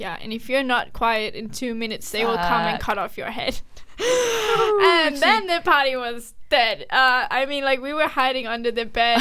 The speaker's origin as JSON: {"language": "English", "town": "Aalborg", "region": "North Denmark Region", "country": "Denmark", "second_language": "English", "said": "I mean, I'm from Aalborg, mm-hmm. or near Aalborg in Denmark"}